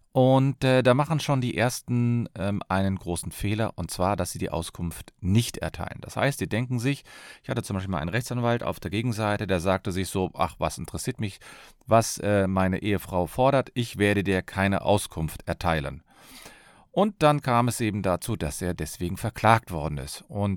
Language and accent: German; Cologne, North Rhine-Westphalia, Germany